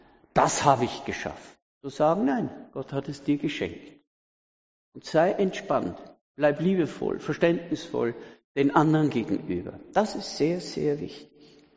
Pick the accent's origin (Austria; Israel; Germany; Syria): Austria; Falls ihr es nicht gehört habt, ich bin Österreicher, ja.